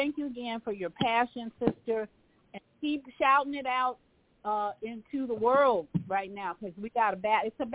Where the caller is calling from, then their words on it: Orlando, Florida, United States; Grand Rising, my sisters, and … in Orlando, Florida.